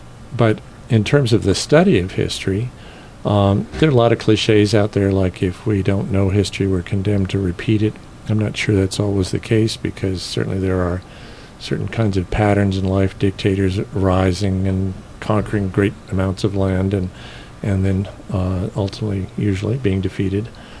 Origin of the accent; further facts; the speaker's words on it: Indiana, United States; I grew up in Indiana and went to a school in Connecticut called Taft School.